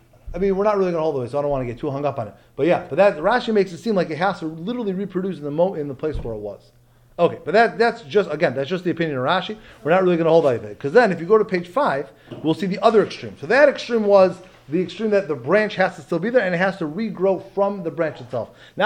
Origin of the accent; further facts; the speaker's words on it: Chicago, Illinois, United States; I grew up in Chicago. We don't have any fruits over here.